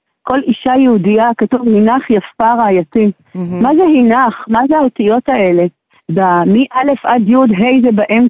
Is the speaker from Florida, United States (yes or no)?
yes; Miami, Florida, United States; now in Elad, Israel; אני גרה באלעד, אבל אני במקור ממיימי.